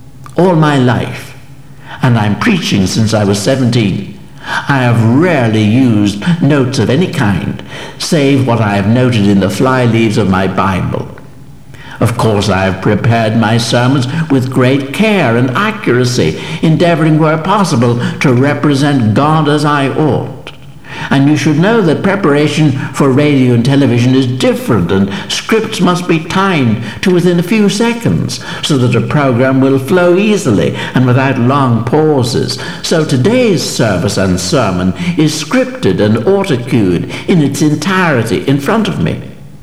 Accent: Bessbrook, Northern Ireland, United Kingdom; my home church where I grew up at Bessbrook in South Armagh.

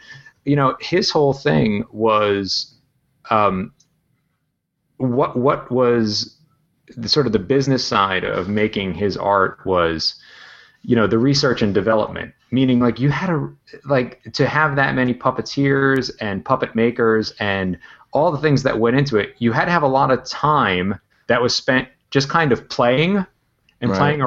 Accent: New Jersey, United States; My dad is, they live in Delaware now, my parents, but I grew up in New Jersey.

